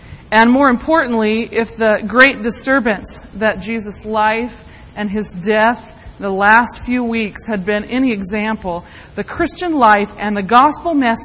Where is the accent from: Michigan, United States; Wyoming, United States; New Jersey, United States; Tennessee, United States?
Tennessee, United States; Madison; I was born and raised in Madison, Tennessee, which is just north of Nashville.